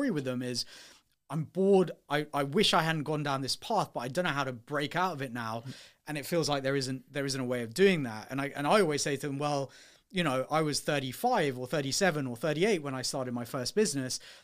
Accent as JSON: {"language": "English", "country": "United Kingdom", "said": "Obviously, I'm a British Asian, I'm an East African Asian. You know, family's been here, you know, all of my life."}